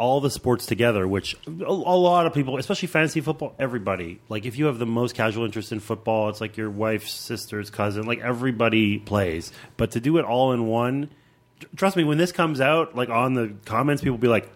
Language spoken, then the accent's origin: English; Canada; I'm Canadian